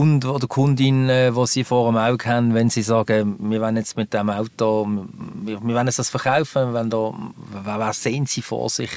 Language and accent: German; Switzerland; ich sage jetzt mal auch als Schweizer, ja, uns ist ja das Italienische logischerweise viel näher